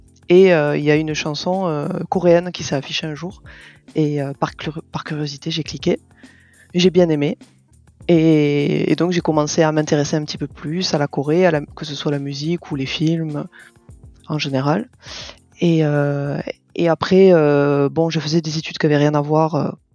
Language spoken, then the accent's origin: French; Béziers, Occitanie, France; now in South Korea; j'ai 32 ans et je suis originaire des environs de Béziers, en Occitanie. Je suis actuellement traductrice littéraire coréen-français et je suis mariée depuis 4 ans en Corée.